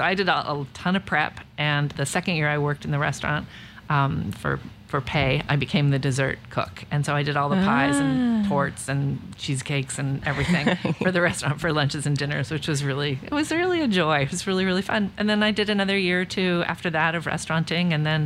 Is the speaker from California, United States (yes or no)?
yes; Menlo Park, California, United States; I grew up in Menlo Park, California, which is now known as home of Meta and Facebook.